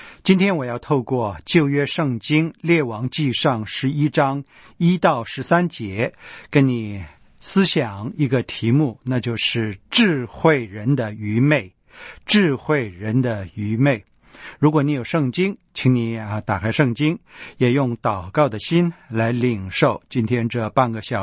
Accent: China; 我们中国人也常说家有一老如有一宝

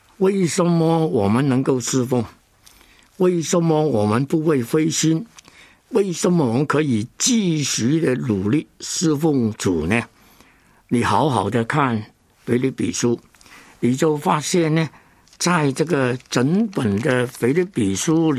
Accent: Hong Kong; Chinese is a second language; 我在香港长大，根本不懂普通话

